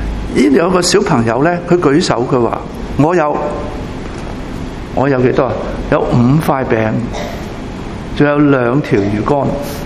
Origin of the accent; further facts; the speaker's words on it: Hong Kong; 我们香港人经常讲没什么，没免费午餐的嘛